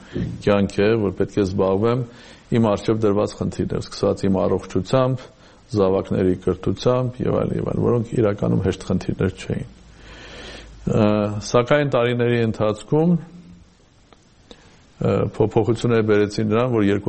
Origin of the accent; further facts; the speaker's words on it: Armenia; born there; moved away; ես հայաստանցի եմ, որ ծնված լինելով Հայաստանում իր կյանքի հավանաբար կեսը ապրել եմ դրսում։ Եվ ոչ միայն որպես պետական պաշտոնյա, այսինքն դեսպան, այլ նաև որպես ազատ մարդ։ Այսինքն ինչ որ իմաստով ես Սփյուռքում ապրող հայաստանցի եմ